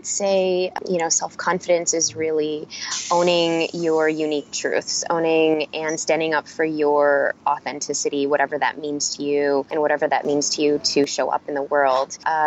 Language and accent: English; Chicago, Illinois, United States; both migrated to Chicago and had myself and my two younger brothers.